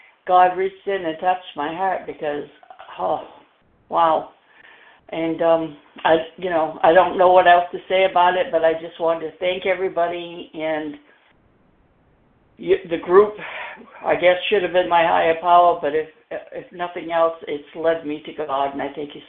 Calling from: Florida, United States

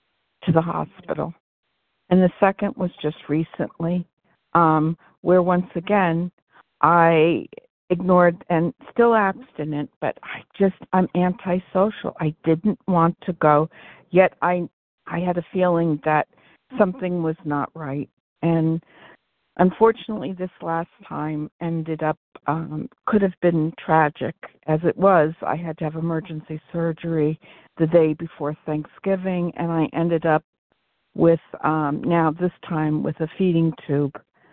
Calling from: Colchester, Connecticut, United States; From Colchester, Connecticut, and I am a compulsive overeater.

